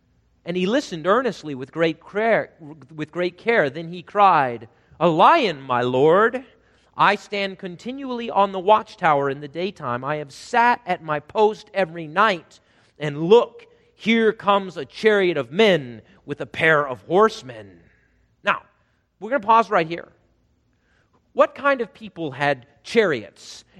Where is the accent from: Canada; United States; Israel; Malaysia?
United States; South Dakota; I grew up in South Dakota, cattle country, horse country.